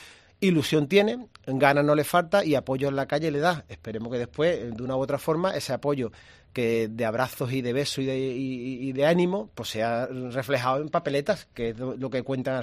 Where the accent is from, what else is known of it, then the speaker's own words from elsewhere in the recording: Andalusia, Spain; hacernos reflexionar a los andaluces, vamos a cambiar.